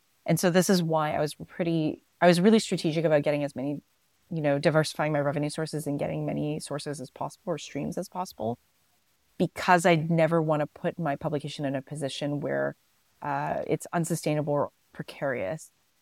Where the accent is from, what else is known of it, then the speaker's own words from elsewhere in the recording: Scarborough, Ontario, Canada; Scarborough is a suburb of Toronto that is my hometown. I understand their pain points, what they celebrate. I understand like the geographic makeup of that area.